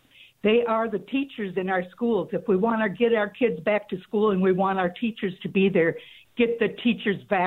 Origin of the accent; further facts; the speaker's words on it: Colfax, United States; I'm from Colfax, and I have six grandchildren, and I have a son who's a school teacher.